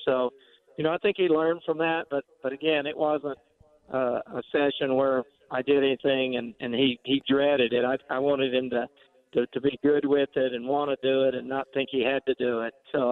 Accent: Mississippi, United States; I mean, you know, I grew up in Mississippi, so I wasn't that familiar with Louisiana, even though it's close by.

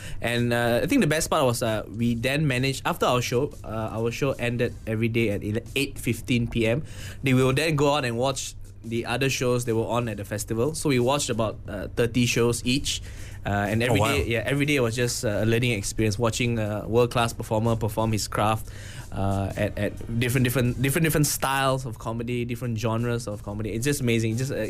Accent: Malaysia; I'm a Malaysian with dignity.

